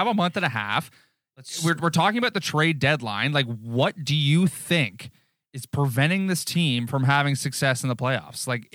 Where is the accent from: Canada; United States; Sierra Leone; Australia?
Canada; Newmarket, Ontario; It's like Travis Dermott is from Newmarket. We're from Newmarket. I know a lot of people who know Travis Dermott.